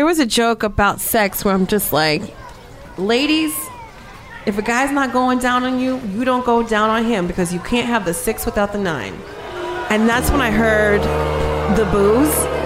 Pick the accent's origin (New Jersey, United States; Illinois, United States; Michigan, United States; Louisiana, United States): New Jersey, United States; Yeah, I'm born and raised in Jersey, you know.